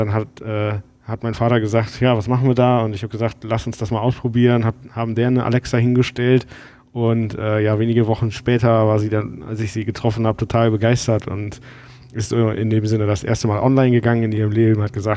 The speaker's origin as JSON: {"language": "German", "town": "Düren", "region": "North Rhine-Westphalia", "country": "Germany", "said": "Ich bin ursprünglich eigentlich aus der Mitte zwischen Köln und Aachen, Düren, hab dann in Stuttgart studiert"}